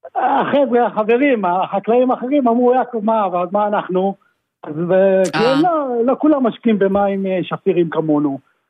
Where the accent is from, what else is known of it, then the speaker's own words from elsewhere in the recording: Northern District, Israel; אצלנו בעמק המעיינות נורא קר בחורף.